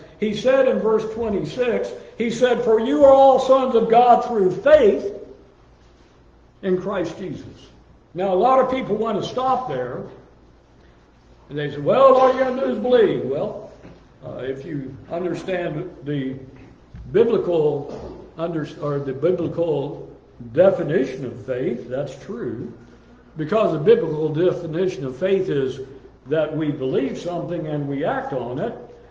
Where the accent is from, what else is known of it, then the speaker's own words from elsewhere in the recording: Tampa, Florida, United States; Some of you asked me this morning where I was raised. I was raised in Tampa, Florida.